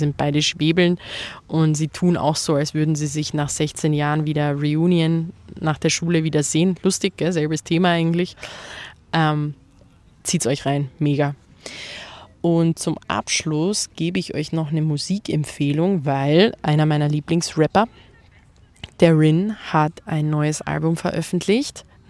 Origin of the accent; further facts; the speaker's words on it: Austria; Dann haben mein Mann und ich Braunschlag geguckt als echte Österreicherin natürlich.